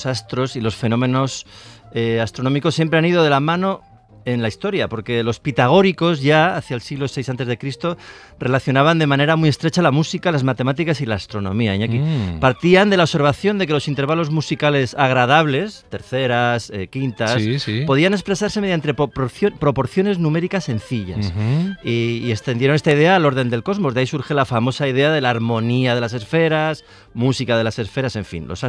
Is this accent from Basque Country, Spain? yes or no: no; Burgos, Castile and León, Spain; A mí me gusta pensar, aunque soy de Burgos, pero que tengo mucha imaginación